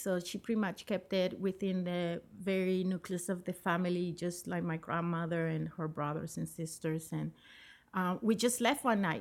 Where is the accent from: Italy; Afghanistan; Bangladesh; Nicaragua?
Nicaragua; now in United States; So I came from Nicaragua as a refugee.